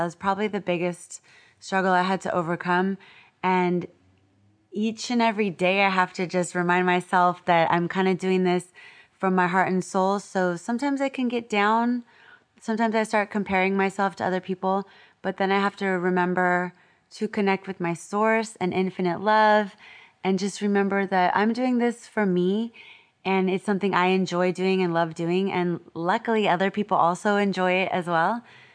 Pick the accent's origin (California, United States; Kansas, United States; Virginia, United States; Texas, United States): California, United States; San Diego; I'm from San Diego, the sunny city of San Diego.